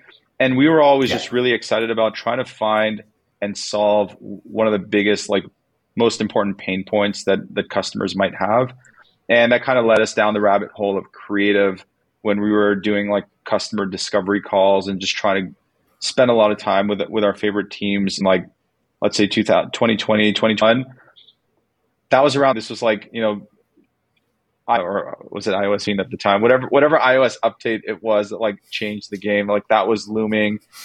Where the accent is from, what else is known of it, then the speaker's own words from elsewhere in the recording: Montreal, Quebec, Canada; now in Toronto, Canada; I grew up in Montreal and then moved to Toronto about 10 years ago.